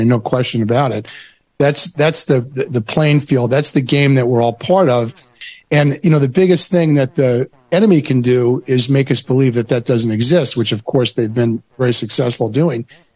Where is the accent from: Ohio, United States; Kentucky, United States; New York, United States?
New York, United States; You know, I grew up on Long Island. My dad was a dentist. We believed that the water on Long Island was the best in the world.